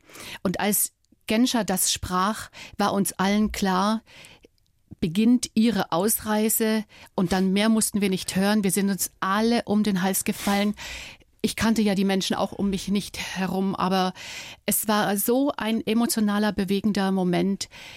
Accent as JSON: {"language": "German", "town": "Dresden", "region": "Saxony", "country": "Germany", "tie": "born or raised there", "said": "Wir sind auch beispielsweise durch Dresden, durch meine Heimatstadt ganz, ganz langsam gefahren."}